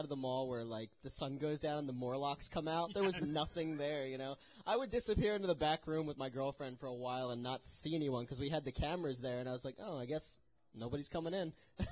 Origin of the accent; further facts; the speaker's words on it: Virginia, United States; We're from Virginia, though.